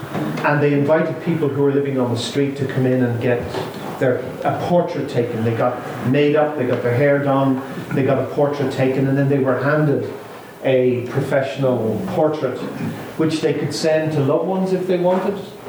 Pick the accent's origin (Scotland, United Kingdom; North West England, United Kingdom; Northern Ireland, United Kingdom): Northern Ireland, United Kingdom; I'm from Northern Ireland, where I worked for almost 30 years now in peace and reconciliation work in Northern Ireland